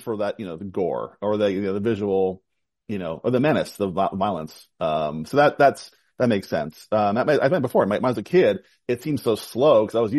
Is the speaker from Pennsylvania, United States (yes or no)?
yes; Philadelphia, Pennsylvania, United States; just last month in my hometown of Philadelphia